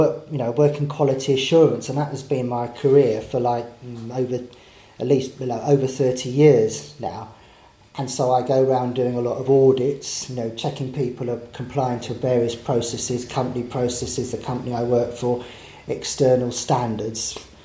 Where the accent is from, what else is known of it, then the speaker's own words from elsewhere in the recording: Orpington, London, United Kingdom; So I was brought up in Orpington in Kent, so I went to school near there